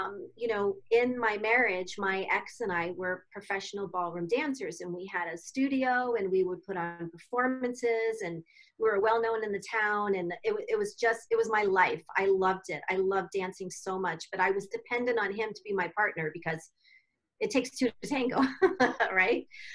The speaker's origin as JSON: {"language": "English", "region": "Arizona", "country": "United States", "tie": "born or raised there", "said": "So I came back to my home state of Arizona, just outside of Phoenix."}